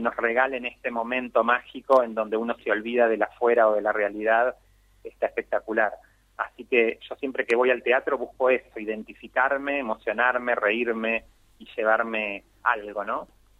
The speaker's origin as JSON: {"language": "Spanish", "country": "Argentina"}